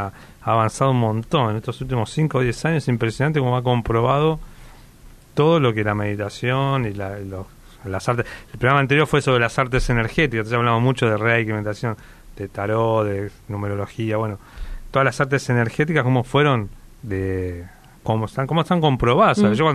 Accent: Morón, Buenos Aires Province, Argentina; soy de Morón, muy interesante.

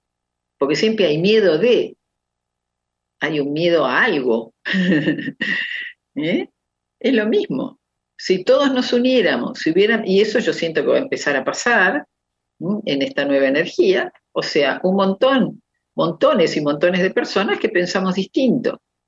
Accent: Argentina; en países como acá, como el nuestro, como en Argentina

